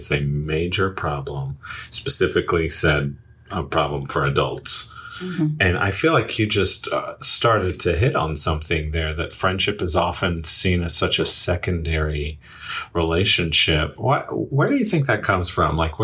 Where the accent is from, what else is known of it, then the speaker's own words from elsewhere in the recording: Muncie, Indiana, United States; I grew up just down Riverside from Ball State.